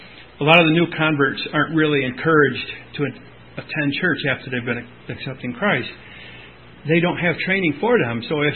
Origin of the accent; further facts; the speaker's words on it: Whitney Point, New York, United States; We're from Whitney Point, New York.